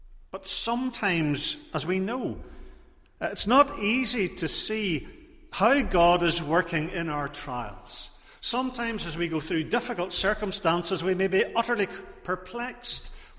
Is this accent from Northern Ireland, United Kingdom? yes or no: yes; Portrush, Northern Ireland, United Kingdom; I grew up in Portrush, and there were plenty of stormy days there